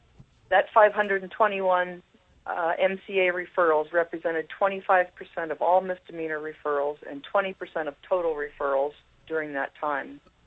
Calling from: Bethel, Alaska, United States; As you mentioned, I'm calling from Bethel, Alaska, which is where I live and work.

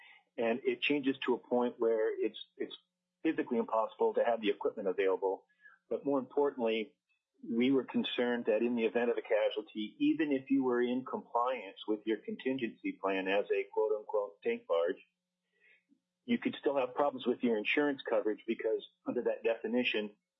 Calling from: Kenai, Alaska, United States; I'm checking in from Kenai today

